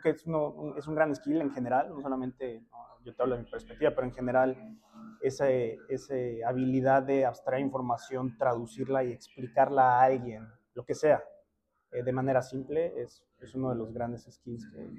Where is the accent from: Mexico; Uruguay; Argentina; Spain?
Mexico; Mexico City; now in New York, United States; Yo soy de la Ciudad de México y creo que Nueva York es una ciudad que te permite muchas cosas.